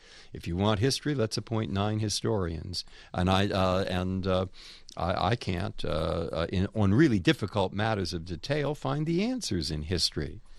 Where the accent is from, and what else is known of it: San Francisco, California, United States; born or raised there; also born or lived in Boston